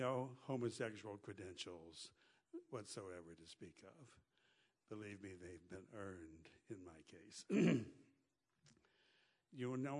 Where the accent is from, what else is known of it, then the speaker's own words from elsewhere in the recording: Litchfield, Illinois, United States; born there; I was born near Farmersville, Illinois. Actually at Litchfield, which is 15 miles down the road on Highway 66, in America's heartland.